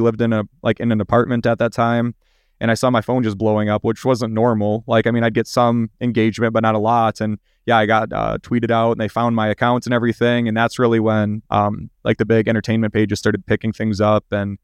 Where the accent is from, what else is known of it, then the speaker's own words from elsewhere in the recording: St. Cloud, Minnesota, United States; also born or lived in Rice Lake; So I grew up in St. Cloud, which is like an hour west of Minneapolis, but I was actually born in Rice Lake, so in Wisconsin.